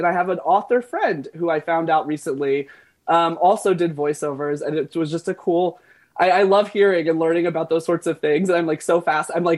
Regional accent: Florence, South Carolina, United States; born there; I was born in Florence

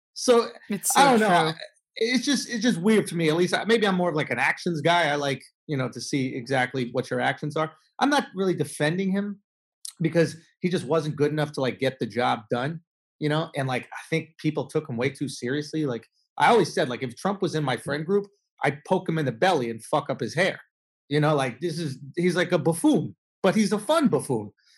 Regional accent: Manhattan, New York, United States; New York. I grew up in Manhattan.

